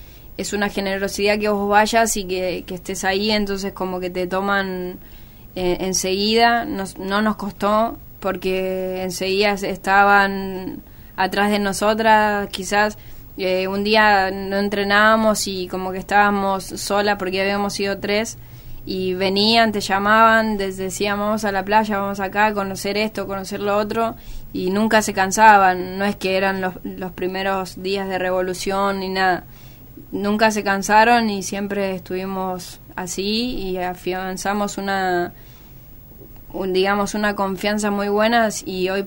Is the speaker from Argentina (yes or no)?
yes; Argentina; nosotras como Argentina íbamos a jugar a Chile